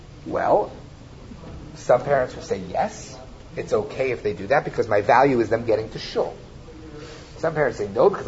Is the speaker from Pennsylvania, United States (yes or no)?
no; Los Angeles, California, United States; And I grew up in Los Angeles. We all drove, right?